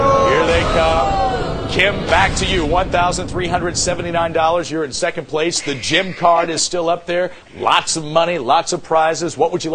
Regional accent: Missouri, United States; from Missouri as well.

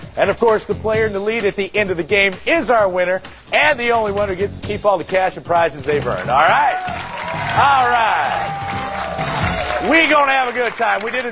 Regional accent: Washington, District of Columbia, United States; from Washington, D.C., and I need some cash to take my girlfriend home and meet my parents.

